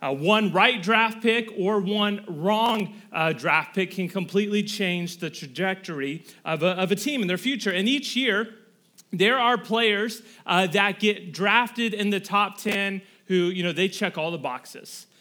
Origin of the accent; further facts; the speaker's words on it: Tampa, Florida, United States; Growing up in Tampa, Florida, I never met a single one of those fans.